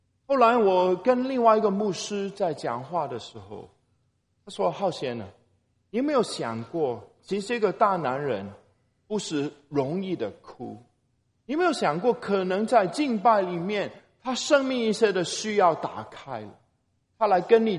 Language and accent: Chinese; Hong Kong; 我小的时候住在香港